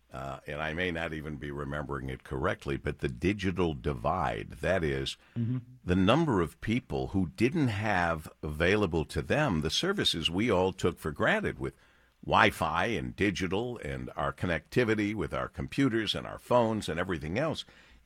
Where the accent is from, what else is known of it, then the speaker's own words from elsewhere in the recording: Monroe, Michigan, United States; this reminds me of being a kid and growing up in Monroe and listening to my favorite radio station, WJR